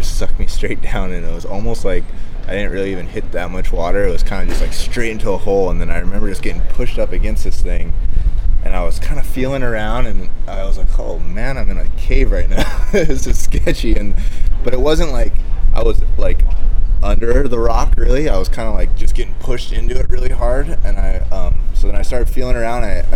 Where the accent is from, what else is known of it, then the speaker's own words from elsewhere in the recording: Hawaii, United States; But one of the coolest things about growing up on the Big Island was just like, it's, you know, real raw, it's all reef and stuff like